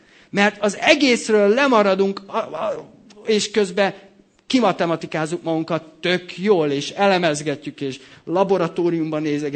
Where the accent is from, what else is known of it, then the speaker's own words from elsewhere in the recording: Debrecen, Hajdú-Bihar, Hungary; Én meg Debrecenből vagyok, és ott nem voltak hegyek